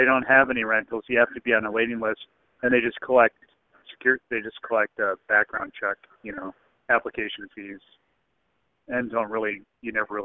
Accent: Greeley, Colorado, United States; also born or lived in Livingston, United States; I grew up in Greeley, Colorado, and that's pretty windy. And then Livingston, Montana, I was there for almost about 9 years, and that's one of the windiest cities in the country.

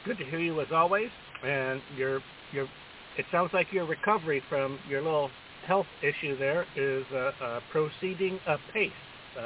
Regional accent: Illinois, United States; when I think about my hometown, it's in the area very close to where Bob Heil started out in Marissa, Illinois, down there close to St. Louis.

